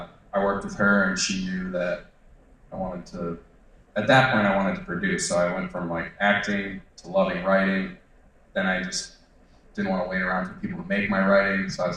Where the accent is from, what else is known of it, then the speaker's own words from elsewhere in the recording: Chicago, Illinois, United States; I'm from Chicago. And I just got sucked into like the California life